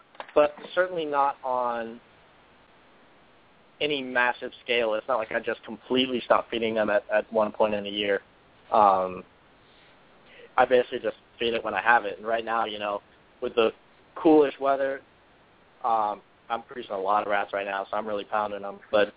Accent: Orlando, Florida, United States; when I was growing up in Orlando, I mean, we lived on a third of an acre.

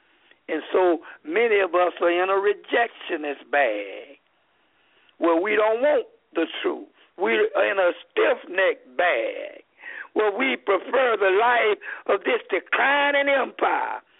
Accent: the South, United States; When I grew up in the South, there was no Islamic influence.

